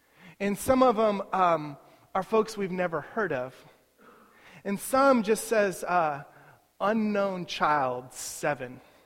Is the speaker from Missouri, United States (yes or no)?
yes; Kansas City, Missouri, United States; I was from the Midwest in Kansas City and went to college in Iowa